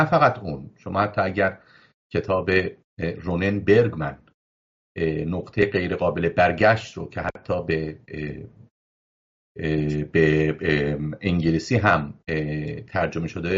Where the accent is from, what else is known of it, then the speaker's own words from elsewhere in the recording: Iran; now in Israel; من این رو به عنوان یک ایرانی اسرائیلی که هم ایران برام عزیزه و هم اسرائیل برام عزیز هست، اینو میگم.